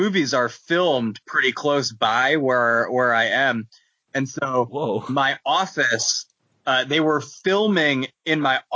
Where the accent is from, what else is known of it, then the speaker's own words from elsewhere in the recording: Cleveland, Ohio, United States; So I'm from Cleveland, Ohio, and all of the New York scenes in the Avengers movies are filmed in Cleveland.